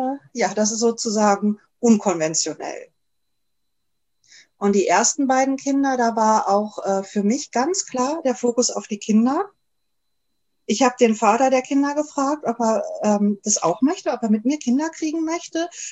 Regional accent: Germany; ich bin ja Deutsche, ich bin auch, finde ich inzwischen auch, empfinde ich mich als typisch Deutsche, aber eben dann doch wieder nicht ganz

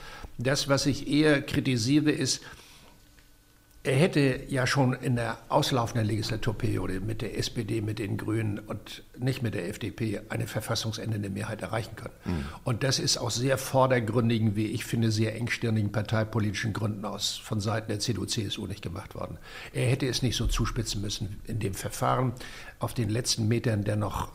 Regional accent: Baden-Württemberg, Germany; accent: Swabian; now in Bonn, Germany; Nee, also dass man mir meinen schwäbischen Akzent nicht so genau abnimmt, ist mir ziemlich bewusst.

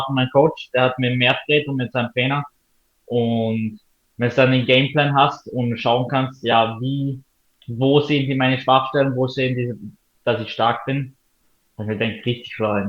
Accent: Austria; Als Österreicher finde ich richtig cool.

